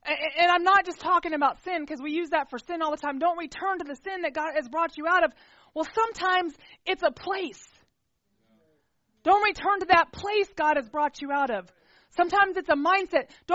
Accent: Texas, United States; moved away; I'm from Texas. And I love Texas and I love heat. Okay? So I moved up here in 2001 and I hated it.

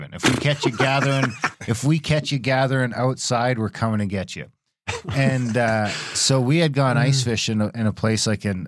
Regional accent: Ontario, Canada; I'm from Ontario, so I wouldn't call it a lake.

